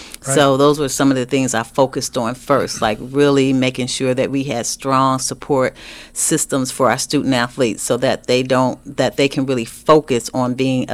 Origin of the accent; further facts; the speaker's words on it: Detroit, Michigan, United States; I grew up in Detroit. I started running with a track club when I was 9 years old